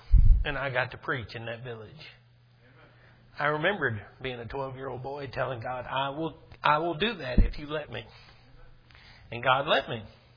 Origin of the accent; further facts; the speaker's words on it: St. Augustine, Texas, United States; I can't be in DeRidder, Louisiana, and in my hometown of St. Augustine, Texas, and in Kenya